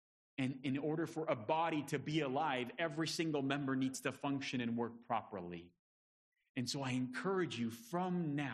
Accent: Romania; moved away; Că și noi suntem români veniți din România în altă țară.

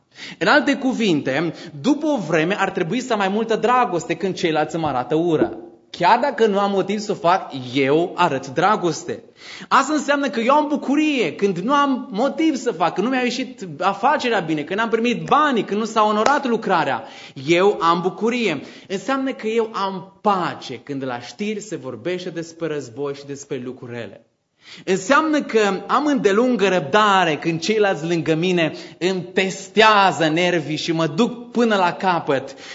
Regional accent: Transylvania, Romania; also born or lived in Bucharest; eu sunt, adică am fost în București timp de 8 ani. Și m-am gândit că poate după 8 ani lumea nu-și mai dă seama că sunt din Ardeal.

